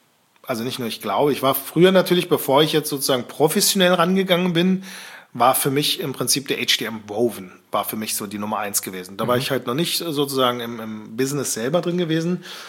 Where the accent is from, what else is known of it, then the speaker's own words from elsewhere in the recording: Turkey; now in Berlin, Germany; ich als Türke selber